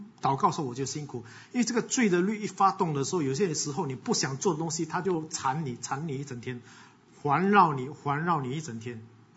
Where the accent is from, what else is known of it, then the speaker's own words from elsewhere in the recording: Singapore; 我们新加坡人要跑 2.4 公里